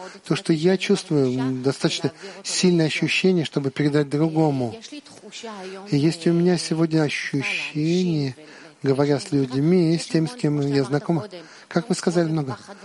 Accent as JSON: {"language": "Russian", "country": "Georgia", "tie": "born or raised there", "said": "я рос в Грузии, у нас была синагога."}